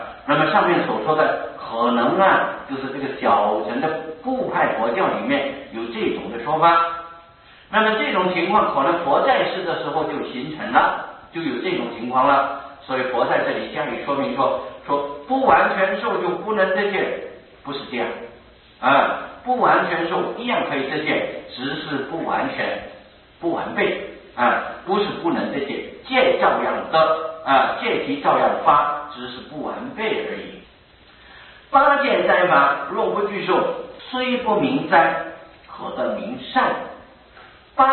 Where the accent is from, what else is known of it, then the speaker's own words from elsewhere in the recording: China; 因为我们中国人呢般呢对持无没有这个习惯